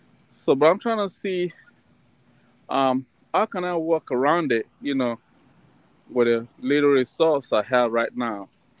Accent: Ohio, United States; I'm at work right now. I'm from Ohio.

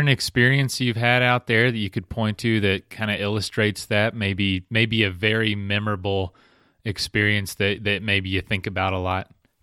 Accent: Florida, United States; Because I know a lot of people that I'm from a small town in Florid

